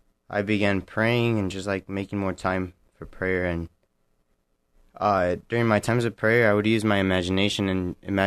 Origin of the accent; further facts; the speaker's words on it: Salinas, California, United States; I am originally from Salinas, California.